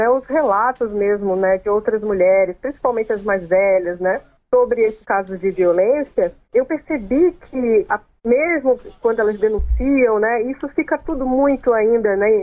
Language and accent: Portuguese; Roraima, Brazil; Infelizmente, Roraima, né, que é o estado de onde eu venho